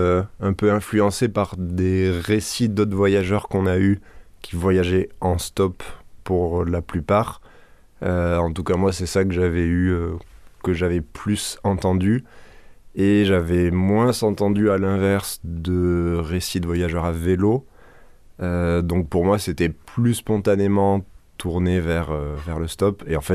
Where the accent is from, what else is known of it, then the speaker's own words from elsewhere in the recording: Toulouse, Occitanie, France; j'ai 27 ans aujourd'hui, 25 à l'époque du voyage. Je suis de Toulouse aussi